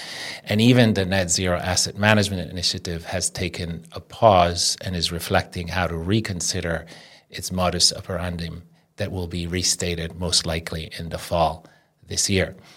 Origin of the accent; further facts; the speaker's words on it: northern Italy, Italy; I'm from Northern Italy